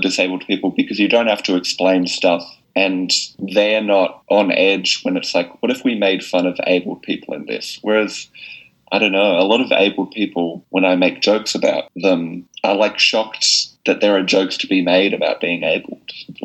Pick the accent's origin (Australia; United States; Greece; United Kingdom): Australia; Perth, Western Australia; we're both from Perth, which I do consider a geographic disability, actually.